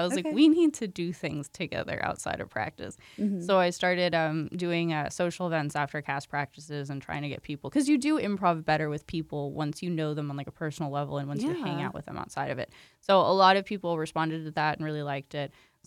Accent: Michigan, United States; moved away as an adult; also born or lived in Houston; now in Huntsville, United States; I was born and raised in Michigan and then moved to Houston when I was 18, lived there for actually 10 years on the dot, and then came to Huntsville last year.

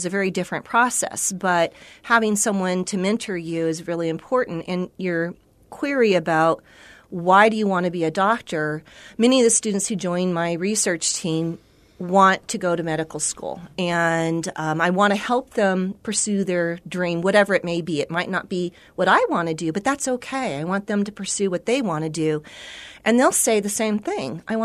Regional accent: California, United States; I grew up in California.

